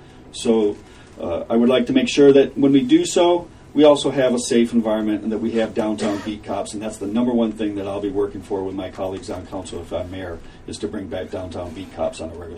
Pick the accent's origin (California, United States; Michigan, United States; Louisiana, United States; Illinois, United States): Michigan, United States; Ann Arbor; But one of the things growing up in Ann Arbor, and as a student of landscape architecture and urban planning, is I pay attention to details within cities.